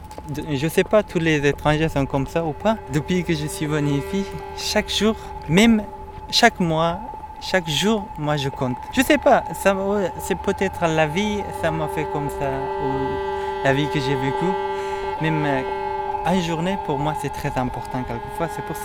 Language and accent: French; Iran; also born or lived in Afghanistan; now in France; c'est 3 ans et 2 mois, quelque chose comme ça, j'habite en France. Je viens d'Afghanistan. Je suis né en Afghanistan, mais je n'ai pas vécu. J'ai grandi en Iran.